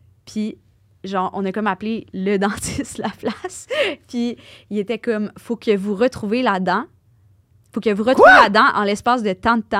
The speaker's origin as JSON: {"language": "French", "town": "Lévis", "region": "Quebec", "country": "Canada", "tie": "born there", "said": "Je suis née à Lévis."}